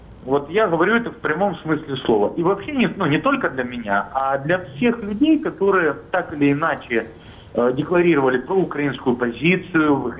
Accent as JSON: {"language": "Russian", "town": "Donetsk", "region": "Donetsk Oblast", "country": "Ukraine", "tie": "born or raised there", "said": "Я коренной дончанин, который 25 лет прожил в городе Донецке, который практически всю свою жизнь там говорил на русском языке"}